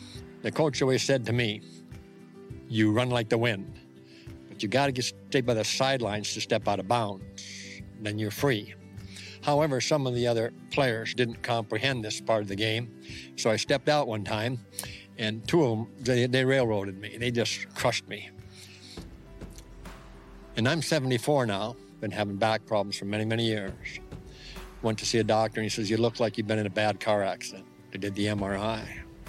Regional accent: Crookston, Minnesota, United States; also born or lived in Fargo, North Dakota; I'm originally from Crookston, Minnesota, but I lived in Fargo, North Dakota for about 40-some years.

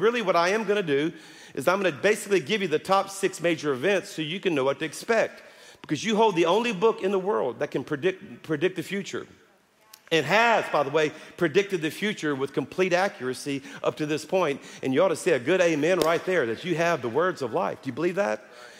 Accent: Louisiana, United States; So y'all know that I'm from South Louisiana, and we tell these Boudreaux jokes, these Cajun jokes.

